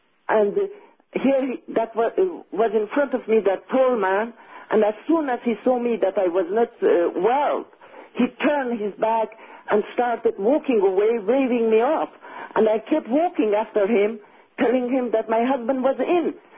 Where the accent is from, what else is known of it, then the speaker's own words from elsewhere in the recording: Lausanne, Vaud, Switzerland; My mother was from Persia, but my father is Swiss, and I was born in Lausanne, Switzerland, and I lived always in Switzerland.